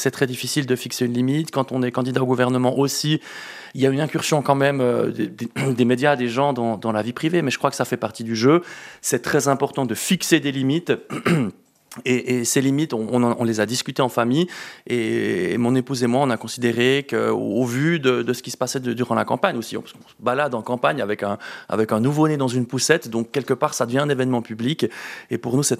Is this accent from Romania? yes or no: no; Moutier, Bern, Switzerland; je viens de Moutier, bien sûr que j'ai aussi incarné le combat de Moutier pour la liberté